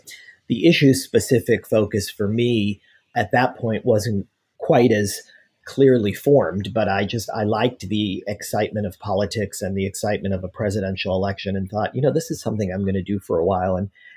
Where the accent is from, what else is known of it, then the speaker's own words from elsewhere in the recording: Massachusetts, United States; I'm originally from Massachusetts.